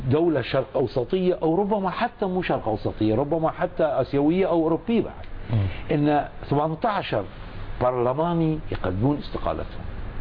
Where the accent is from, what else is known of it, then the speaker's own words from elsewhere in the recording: Bahrain; يؤسفني أن أرى يحدث مثل هذا في بلدي البحرين